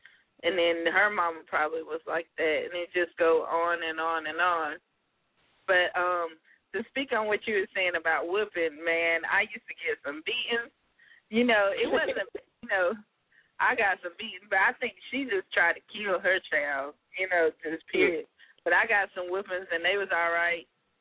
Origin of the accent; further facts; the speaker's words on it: South Carolina, United States; now in Charlotte, United States; Oh, I'm from South Carolina. Clemson area.